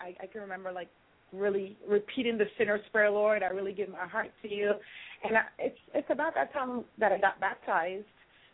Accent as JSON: {"language": "English", "country": "Guyana", "lives_now": "United States", "said": "I'm from South America, Guyana. I now live here in the United States of America."}